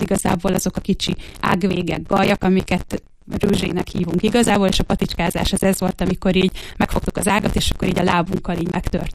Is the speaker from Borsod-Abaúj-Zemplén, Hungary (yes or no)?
yes; Borsod-Abaúj-Zemplén, Hungary; de itt nőttem fel, tehát hogy én igazából a Bükk lábánál nőttem fel